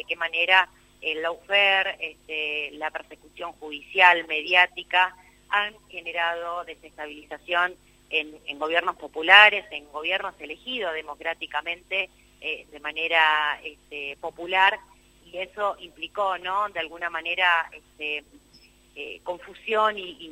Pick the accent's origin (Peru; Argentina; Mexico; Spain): Argentina; como argentinos y argentinas tenemos que tener más que claro